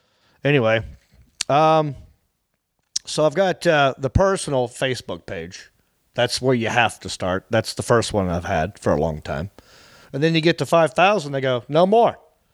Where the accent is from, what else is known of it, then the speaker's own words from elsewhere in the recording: North Carolina, United States; now in Los Angeles, United States; especially since I'm from North Carolina and I've been living out here in Los Angeles for 18 years.